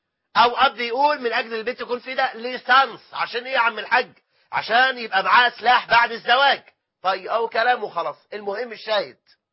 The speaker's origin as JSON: {"language": "Arabic", "country": "Egypt", "said": "إحنا عندنا في مصر أكثر من 9 مليون امرأة مطلقة"}